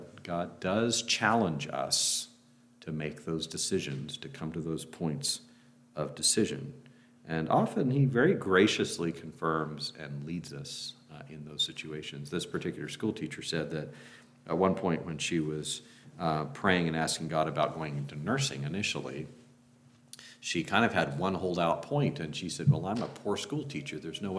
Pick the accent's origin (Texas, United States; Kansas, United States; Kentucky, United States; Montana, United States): Kentucky, United States; we had a lake where I grew up in Kentucky, about 20 miles long